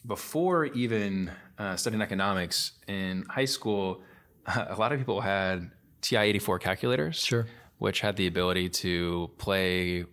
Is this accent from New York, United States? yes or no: no; Des Moines, Iowa, United States; I grew up in Des Moines, went to Dowling and Central concurrently. I went to school at George Washington University in D.C. And now I split time between Des Moines and D.C.